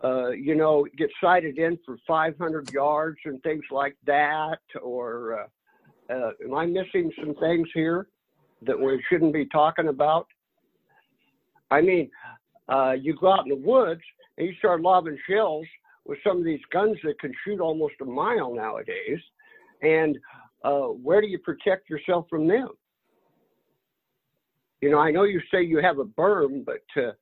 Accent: Auburn, Washington, United States; I'm from Auburn.

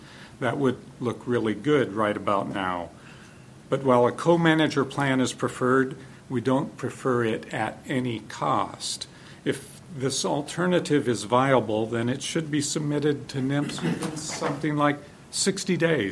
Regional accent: Olympia, Washington, United States; from Olympia

